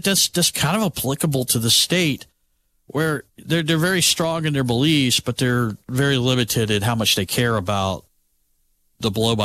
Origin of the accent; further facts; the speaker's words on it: United States; But even, like, I grew up in a house. I grew up in Shelby County. My parents didn't care about the primaries.